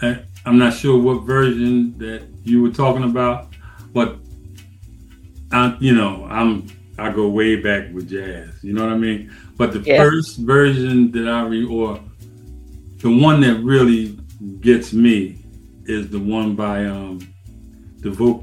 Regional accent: Philadelphia, Pennsylvania, United States; But I grew up in West Philly, and we used to have a finished basement

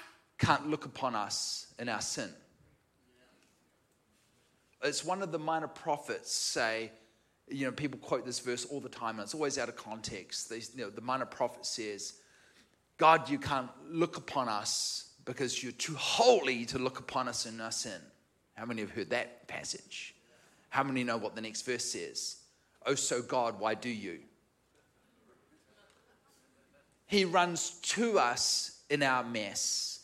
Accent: New Zealand; Now, I'm a New Zealander. I'm American too.

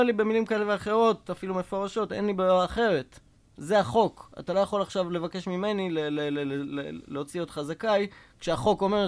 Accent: Safed, Northern District, Israel; born there; אני נולדתי בצפת, בא מבית חרדי, סביבות גיל 15 ביצעתי את ההתנתקות הסופית מהעולם החרדי ומהמשפחה ועברתי להיות עצמאי

